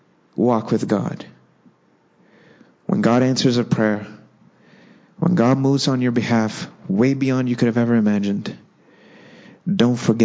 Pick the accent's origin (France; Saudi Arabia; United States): Saudi Arabia; When I was a kid growing up in Saudi Arabia